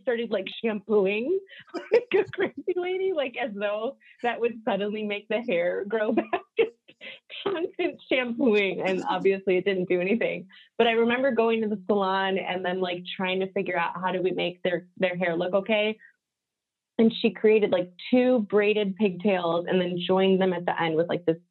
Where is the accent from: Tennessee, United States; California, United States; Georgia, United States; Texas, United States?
California, United States; Cupertino; also born or lived in Solon, Ohio; I was born in Solon, Ohio, which is where Matrix was founded. And there's like a huge hair community there. There's a ton of hair people in my family. And then I spent a few years growing up in Cupertino, which is where like Apple is.